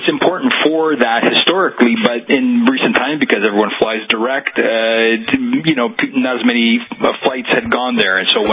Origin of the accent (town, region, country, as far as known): Toronto, Ontario, Canada; born or raised there